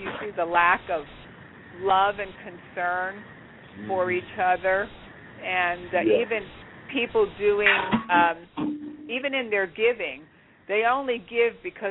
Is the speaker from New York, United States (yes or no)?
no; New Jersey, United States; now in Florida, United States; I grew up in New Jersey, and we had hotter summers there than we ever had here in Florida.